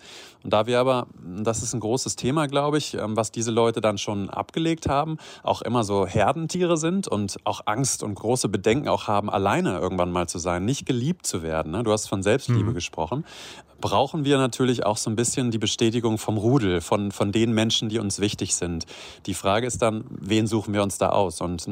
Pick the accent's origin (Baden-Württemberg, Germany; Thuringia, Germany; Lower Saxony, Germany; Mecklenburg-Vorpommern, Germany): Lower Saxony, Germany; now in Rhineland, Germany; Ich lebe zwar hier, aber ich komme aus Niedersachsen, hier aus der Ecke von Göttingen.